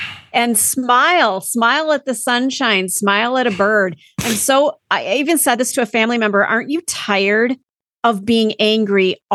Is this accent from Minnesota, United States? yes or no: yes; Eden Prairie, Minnesota, United States; I grew up in Eden Prairie, Minnesota, and my graduating class, forgive me if any of my classmates are listening, but was one of the worst.